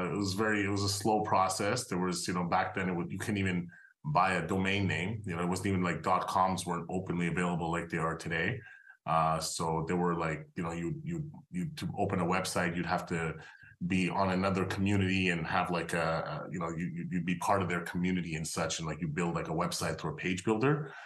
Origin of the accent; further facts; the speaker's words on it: Montreal, Quebec, Canada; So I'm Canadian. I actually grew up in Montreal.